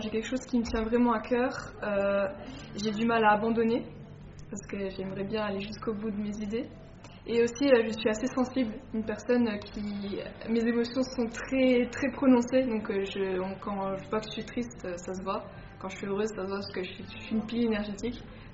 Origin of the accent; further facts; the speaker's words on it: Arlon, Wallonia, Belgium; j'ai 18 ans, je suis originaire d'Arlon